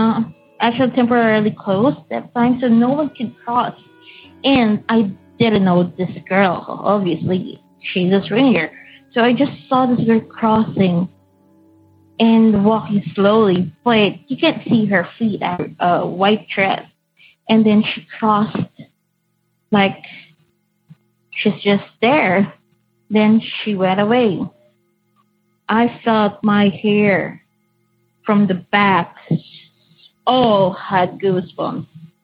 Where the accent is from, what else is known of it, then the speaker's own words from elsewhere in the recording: Philippines; now in Saudi Arabia; I'm from Philippines and I'm actually using an application just to call you guys. And yeah, you can see the number. It's going to be from Ohio, I think. But I'm from Philippines